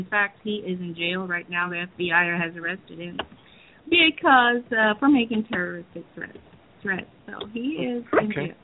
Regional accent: Venezuela; moved away as an adult; also born or lived in Calcutta, India; now in United States; I was born in Calcutta, India, and my parents went to Venezuela. My dad was an electrical engineer there, and I lived there for 18 years.

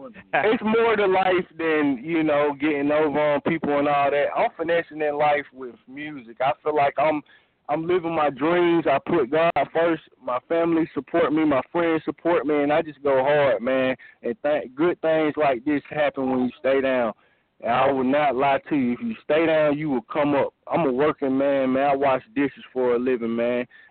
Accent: Covington, Georgia, United States; also born or lived in Pittsburgh; I grew up in Covington, Georgia, all around the six, all that, man. A-Town, you know, we going to stand up, man. We stayed down, man, you know. We're trying to come up, but I was born in Pittsburgh

